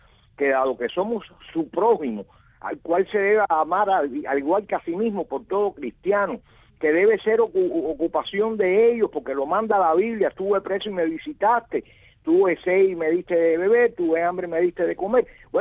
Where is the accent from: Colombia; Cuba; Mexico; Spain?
Cuba; Nosotros, como cristianos, como cubanos, como defensores de derechos humanos, hemos hecho nuestra parte